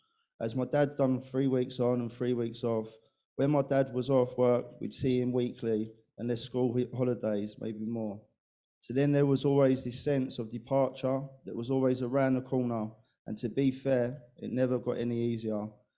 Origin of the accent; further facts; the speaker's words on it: Harlow, East of England, United Kingdom; born there; I'm 32 years of age. I was born in Harlow on the 9th of the 7th, 1991.